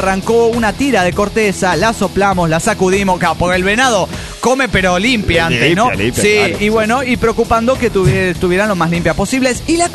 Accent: Mexico City, Mexico; del DF mexicano.

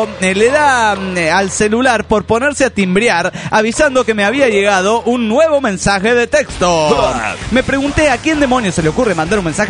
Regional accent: Ibarra, Imbabura, Ecuador; now in Bogotá, Colombia; Soy el mismo de Ibarra, pero ahora en Colombia y estoy perdido.

